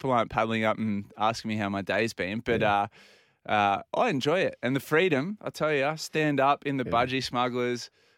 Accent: Port Macquarie, New South Wales, Australia; I did a lot growing up in Port Macquarie, so I know the scene

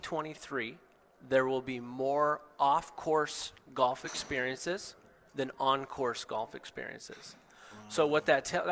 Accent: Washington, United States; because I'm from the Seattle, Tacoma area. Like, we hoop, right?

